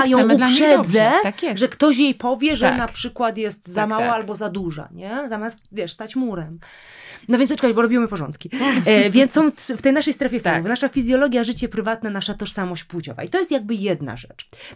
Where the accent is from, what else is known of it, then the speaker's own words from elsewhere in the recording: Lesser Poland, Poland; Ale ja jestem spod Krakowa.